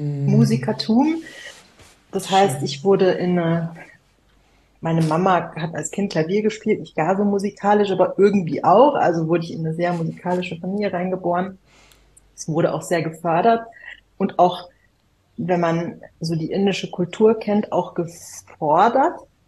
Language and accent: German; Munich, Bavaria, Germany; ich komme aus München, aber mein Papa kam, der ist leider schon verstorben, aus Indien